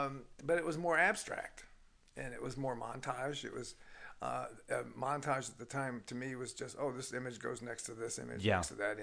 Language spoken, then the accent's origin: English; Fredonia, New York, United States; Well, I was born upstate, so I'm upstate from Fredonia.